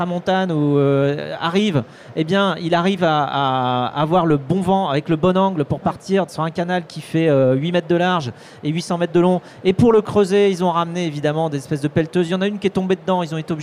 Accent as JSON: {"language": "French", "region": "Pays de la Loire", "country": "France", "tie": "born or raised there", "said": "je suis vendéen, tu vois, j'ai grandi en Vendée entre des vaches et des moutons."}